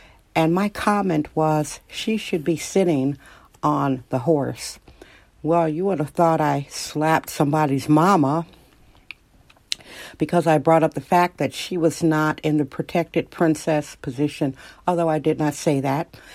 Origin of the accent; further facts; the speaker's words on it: Wisconsin, United States; And where I'm from, and how I was taught, I'm from Wisconsin, and I'm middle-aged.